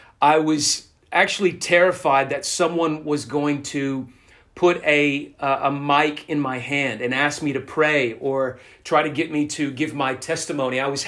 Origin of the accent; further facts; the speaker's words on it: United States; I grew up in the United States.